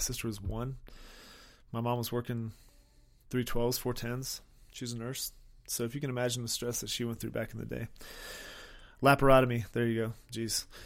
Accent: Florida, United States; But growing up in Florida, we would always go to the beach and we'd play in the waves and stuff

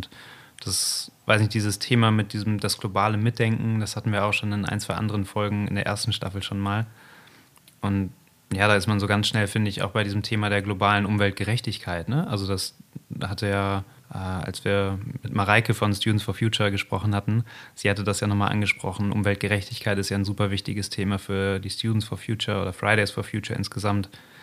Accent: Germany; wir jetzt direkt am Meer wohnen und vorher auch, weiß nicht, wir kommen beide so aus dem Umland von Bremen, irgendwie haben da mal gewohnt.

